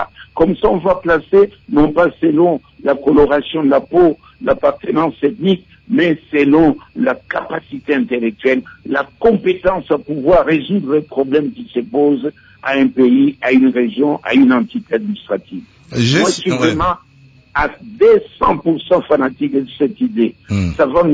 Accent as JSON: {"language": "French", "country": "DR Congo", "said": "Moi, je suis partisan de la proposition parce que nous sommes tous des Congolais."}